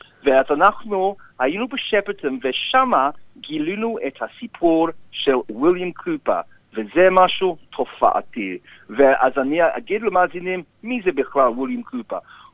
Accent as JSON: {"language": "Hebrew", "country": "Australia", "second_language": "Hebrew", "said": "אני אוסטרלי, אני יהודי, וכל הדורות של המשפחות של אבים ודודים הם פה במלבורן"}